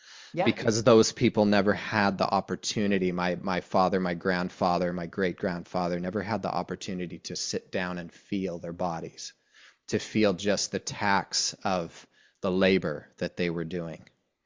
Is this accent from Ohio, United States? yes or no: yes; Youngstown, Ohio, United States; You know, I was raised in Youngstown, Ohio, and I'm the child of immigrant workers, some from Finland and some from Eastern Europe